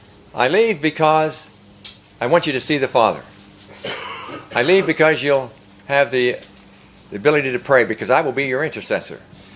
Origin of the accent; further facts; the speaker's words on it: United States; born there; I was born in the United States.